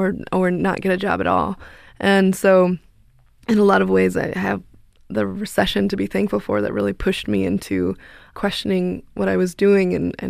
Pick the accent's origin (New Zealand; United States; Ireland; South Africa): United States; Albuquerque, New Mexico; I was growing up in Albuquerque, New Mexico